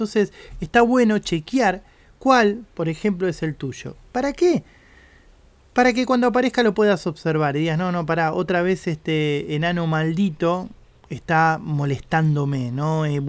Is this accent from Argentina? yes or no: yes; Argentina; yo soy de Argentina, y Argentina, los argentinos, no todos, pero muchas veces tenemos esta idea de que tenemos que tener una respuesta para todos.